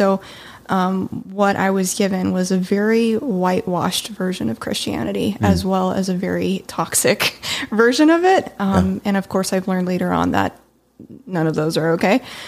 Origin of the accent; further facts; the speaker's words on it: Japan; now in Las Vegas, United States; I'm originally from Japan, and then recently moved to Vegas, and then there's been a billion moves in between there. But I grew up super strict, fundamentalist, Baptist. I still identify as Christian